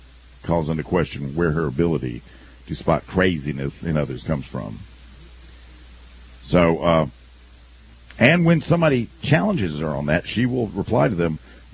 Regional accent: South Carolina, United States; In South Carolina, in my home state, I can now walk into a bar or a restaurant that serves alcohol

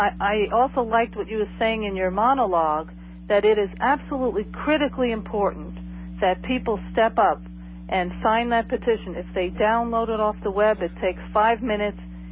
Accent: New York City, New York, United States; I grew up in New York City, and I had 55 classmates from my high school and my college die on September 11th.

